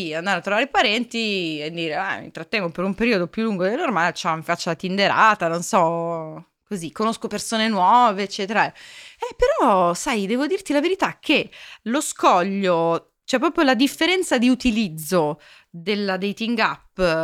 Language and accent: Italian; Sicily, Italy; Io da siciliana non lo potrei dire.